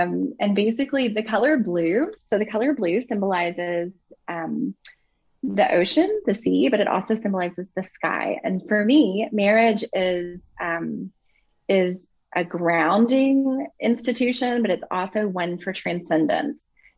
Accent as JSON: {"language": "English", "region": "Bible Belt", "country": "United States", "tie": "born or raised there", "lives_now": "Germany", "said": "I have to say where I'm from the Bible Belt, you know? So when I was growing up, life revolved around, you know, church and spirituality and community, which was a beautiful, beautiful thing."}